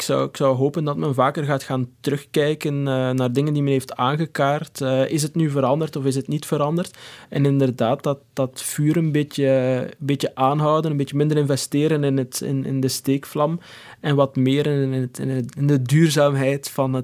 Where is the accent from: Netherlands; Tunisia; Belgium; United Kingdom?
Belgium; Waasmunster, East Flanders; now in Ghent, Belgium; Ik ben Gentenaar van adoptie, maar eigenlijk kom ik uit het Waasland. Ik ben opgegroeid in Waasmunster, wat tussen Gent en Antwerpen ligt.